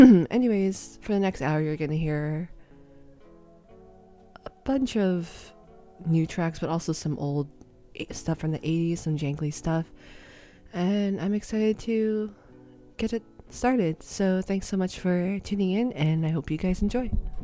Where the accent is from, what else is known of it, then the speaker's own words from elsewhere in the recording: Redwood City, California, United States; Redwood City, California for a bit, which is my hometown, unfortunately.